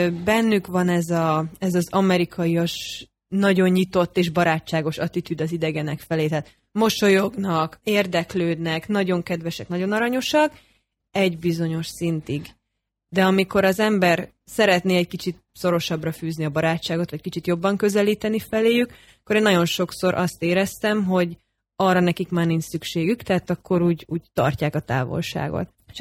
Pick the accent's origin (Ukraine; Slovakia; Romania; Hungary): Hungary; Kiskunhalas, Bács-Kiskun; moved away as an adult; Én itt születtem és itt nőttem fel Kiskunhalason.